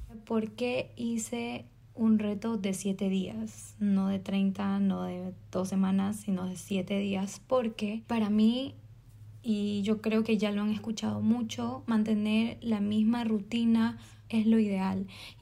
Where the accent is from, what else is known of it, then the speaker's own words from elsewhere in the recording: Ecuador; No tuve señal, porque obviamente allá no me coge la señal, porque soy de Ecuador.